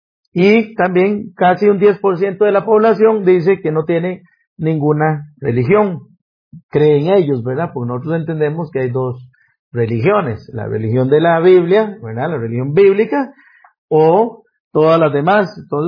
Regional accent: Costa Rica; Esta cifra sí se mantiene, en eso somos consistentes los ticos, ¿verdad?

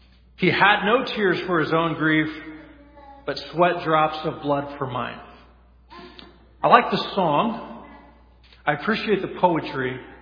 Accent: Colorado, United States; And you know, I'm from Colorado. When I think of a valley, I think of a canyon.

